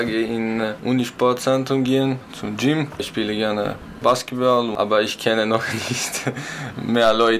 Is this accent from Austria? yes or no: no; Serbia; German is a second language; moved away as an adult; now in Göttingen, Germany; ich komme aus Serbien, ich bin 23 Jahre alt